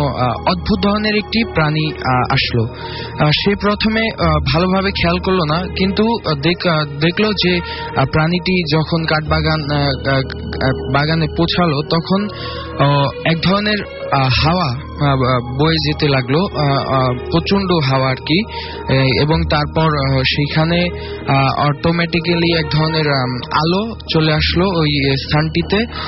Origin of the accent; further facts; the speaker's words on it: Manikganj, Dhaka Division, Bangladesh; now in Dhaka, Bangladesh; আমি পল্টন থেকে এসেছি আর আমার হোম ডিস্ট্রিক্ট হচ্ছে মানিকগঞ্জ।